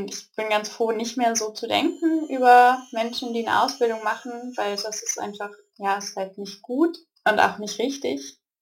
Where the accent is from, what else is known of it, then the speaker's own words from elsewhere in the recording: Braunschweig, Lower Saxony, Germany; also ich komme ursprünglich aus Braunschweig